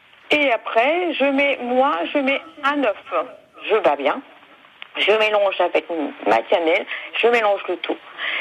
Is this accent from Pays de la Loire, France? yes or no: no; Normandy, France; Oui, parce que moi je suis du Calvados